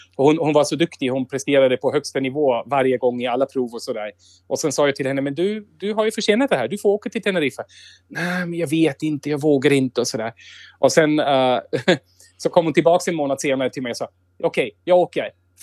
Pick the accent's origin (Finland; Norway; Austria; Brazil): Austria; first language German; Swedish is a second language; Ja, lite engelska och svenska kan jag väl också, ja. Jo, alltså, tyskan är ju för att jag är från Österrike.